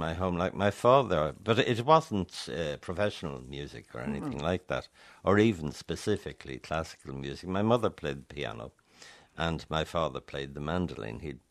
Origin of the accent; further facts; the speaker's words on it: Dublin, Leinster, Ireland; I grew up in Phibbsborough.